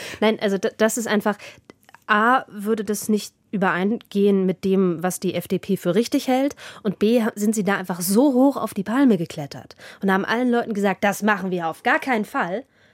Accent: Northern Germany, Germany; Ich komme ja aus Norddeutschland, bei uns ist zwischen den Weiden immer ein Graben

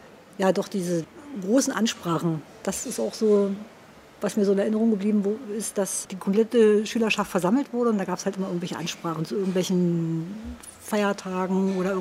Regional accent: Senftenberg, Brandenburg, Germany; now in Braunschweig, Germany; Meine Heimat ist tatsächlich jetzt mittlerweile hier in Braunschweig. Ich bin ja meiste Zeit meines Lebens, wo ich in Senftenberg gewohnt habe, habe ich tatsächlich in Raunow gewohnt. Das war so ein kleiner Ortsteil. Das ist leider abgebaggert worden tatsächlich. Das war dörflich gelegen.

